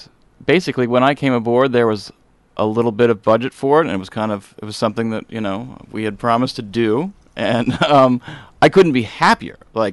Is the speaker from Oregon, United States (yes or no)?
yes; Eugene, Oregon, United States; also born or lived in Portland / Los Angeles; now in Cannon Beach, United States; I moved to the North Coast about 3 years ago, to Cannon Beach. I grew up in Eugene. I lived in Portland for a decade, and I lived in L.A.